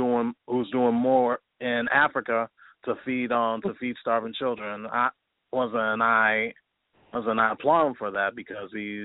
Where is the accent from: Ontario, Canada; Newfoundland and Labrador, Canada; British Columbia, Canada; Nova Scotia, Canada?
Nova Scotia, Canada; Halifax; also born or lived in St. Ann, Jamaica / Queens, United States; I'm hailing from Southside Jamaica, Queens, by way of St. Anne in Jamaica, and was raised in Halifax, Nova Scotia.